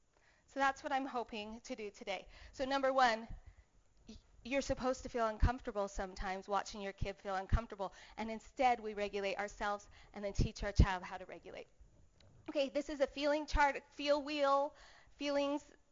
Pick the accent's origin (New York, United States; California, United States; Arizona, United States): Arizona, United States; I have a family member that is hotter than that. I'm from Arizona.